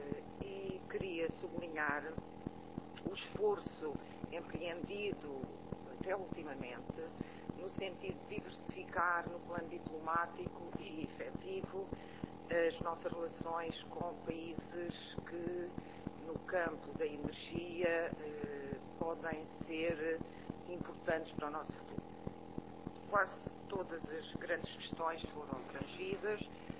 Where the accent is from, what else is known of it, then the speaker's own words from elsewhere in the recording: Portugal; enquanto portuguesa